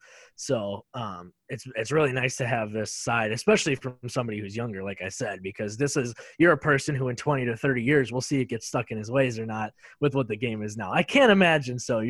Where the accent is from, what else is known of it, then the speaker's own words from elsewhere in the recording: Wisconsin, United States; Like I said, myself, when we were doing the meet and greet thing, I'm from Wisconsin.